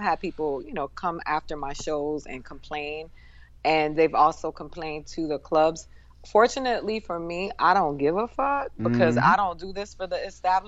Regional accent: Caguas, Puerto Rico; Nosotros somos del campo. We're from Caguas.

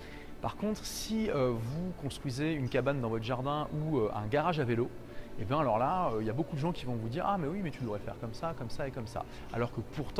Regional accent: France; moi en tant que Français qui ne parle pas le portugais

